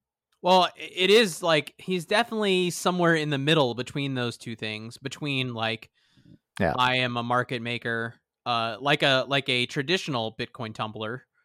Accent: United States; it's crazy to me as an American, and maybe just as a human

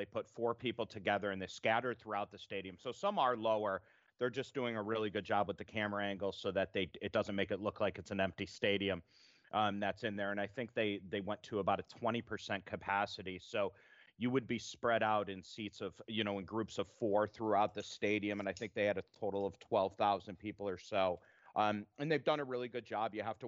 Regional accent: Cleveland, Ohio, United States; I'm from Cleveland, right?

